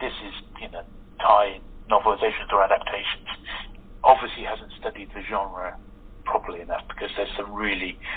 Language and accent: English; Plymouth, South West England, United Kingdom; Actually, Laurel and Hardy did their very last public appearance together as Laurel and Hardy on stage in my hometown in Plymouth.